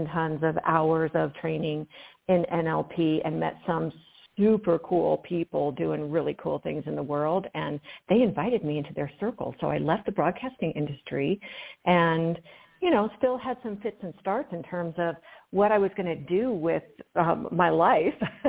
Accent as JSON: {"language": "English", "region": "Midwest", "country": "United States", "tie": "born or raised there", "said": "I think got imprinted in me when I grew up in the Midwest and, you know, just caring for people, being kind, and kind of meandered my way over here to Colorado."}